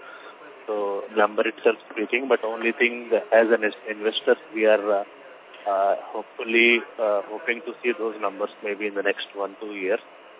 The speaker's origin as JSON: {"language": "English", "region": "South India", "country": "India", "said": "I am also from South and my father is a farmer."}